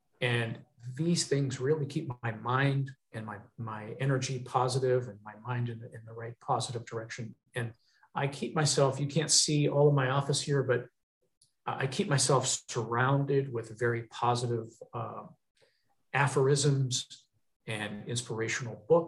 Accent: Pennsylvania, United States; I'm from Pennsylvania, steel town, you know, that thing was filmed in Philadelphia.

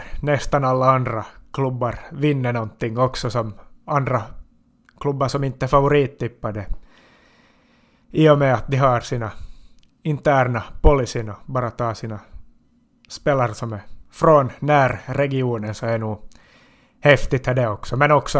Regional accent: Finland; vi är nog finnar

